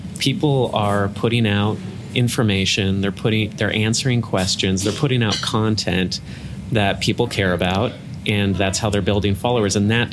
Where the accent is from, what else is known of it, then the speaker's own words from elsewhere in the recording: Arcadia, California, United States; So I grew up in Arcadia, California. And when I was growing up, when I was a little kid, Arcadia was a very milky white place to live, let's just say.